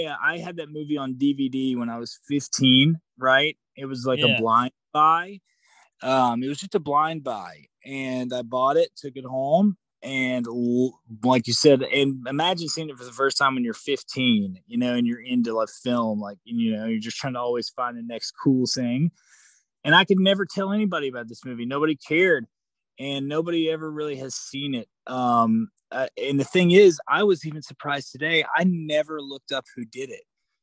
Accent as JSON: {"language": "English", "country": "United States", "said": "call me old fashioned, but I'm an American, so I refuse to play that game."}